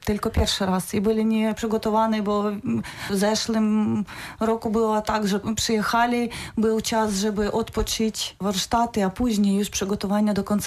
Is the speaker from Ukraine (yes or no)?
yes; Vinnytsia, Vinnytsia Oblast, Ukraine; U siebie w Winnicy, przy kościole.